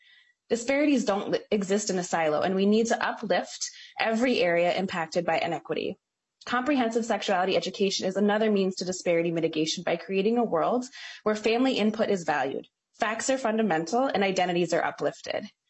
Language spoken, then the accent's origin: English; Minnesota, United States; I'm a parent born and raised in the Twin Cities. I'm also a proud graduate of the University of Minnesota